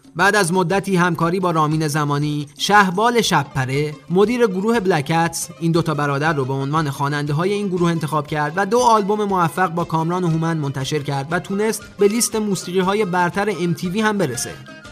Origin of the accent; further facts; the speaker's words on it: Iran; اما برای ما که ایرانی هستیم